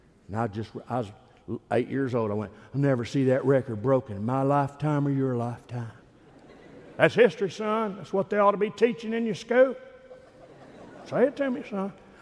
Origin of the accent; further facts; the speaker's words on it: Austin, Texas, United States; I was raised a Yankee. I was raised in Austin, Texas, and we had one channel, KTBC, and we got the Yankees. So I grew up a Yankee fan.